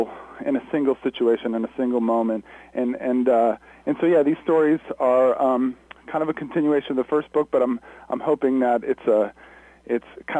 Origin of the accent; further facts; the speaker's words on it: Florida, United States; now in San Bernardino, United States; I am from Florida originally.